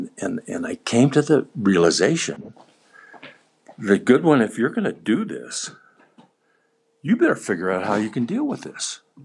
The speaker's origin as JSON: {"language": "English", "town": "Glendale", "region": "California", "country": "United States", "tie": "born there", "said": "I was conceived in Cleveland, Ohio, and but I was born in Glendale, California."}